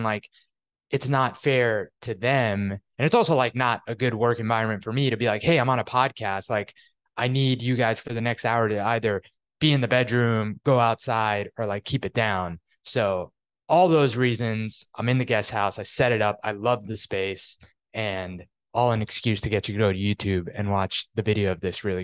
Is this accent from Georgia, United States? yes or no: no; New York, United States; Like I'm originally from New York.